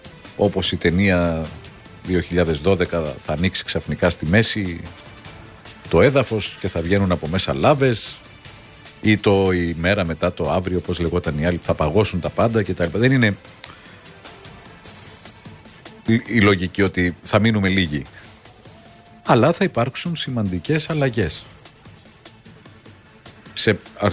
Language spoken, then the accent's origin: Greek; Galatsi, Attica, Greece; Το χωριό μου είναι το Γαλάτσι.